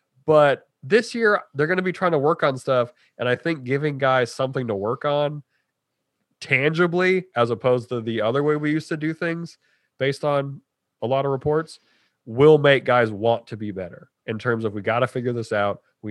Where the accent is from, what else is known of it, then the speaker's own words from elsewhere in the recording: Montana, United States; I don't use this term a lot and I'm from Montana, so this term has heavy weight.